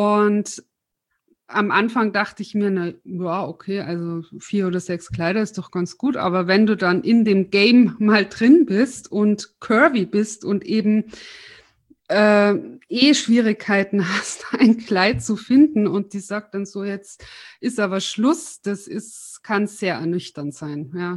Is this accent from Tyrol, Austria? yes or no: yes; Tyrol, Austria; now in Munich, Germany; ich bin ja aus Tirol nach München gezogen